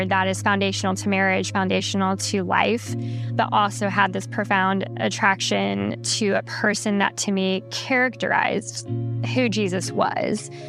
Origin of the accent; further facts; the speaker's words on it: Texas, United States; I'm from Texas. I love Texas.